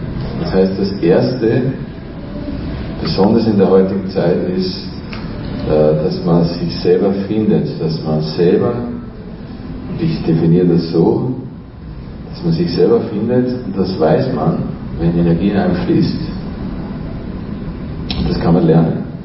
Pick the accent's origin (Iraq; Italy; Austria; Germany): Austria; ich komme aus Österreich, habe dort ein Institut und auch in Spanien